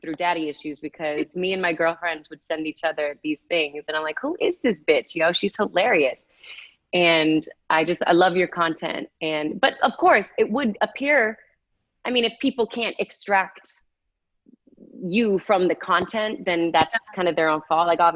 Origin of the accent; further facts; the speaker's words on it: Massachusetts, United States; I'm from Massachusetts and I wanted to go to a Boston school.